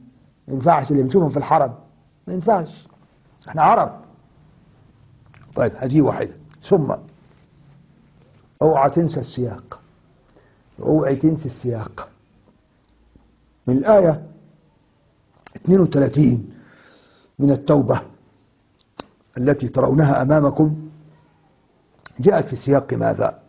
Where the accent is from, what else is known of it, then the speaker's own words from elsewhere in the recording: Egypt; ايوه، واحنا عندنا في مصر يقول لك ده ايه، ده كلام بج كده وخلاص